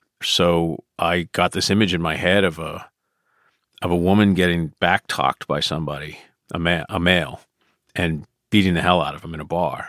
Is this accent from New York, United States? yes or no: no; Dorchester, Massachusetts, United States; take the subway from Columbia Station, which is where I grew up in Dorchester, to Harvard Square, get out.